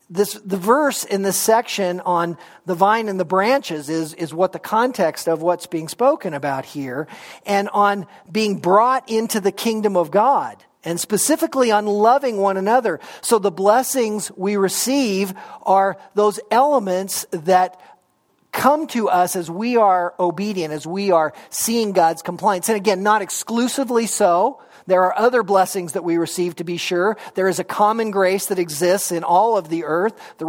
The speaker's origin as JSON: {"language": "English", "region": "Montana", "country": "United States", "tie": "born or raised there", "said": "that kind of conversation growing up in Montana. And there was a lot of kind of that redneck slang that went on."}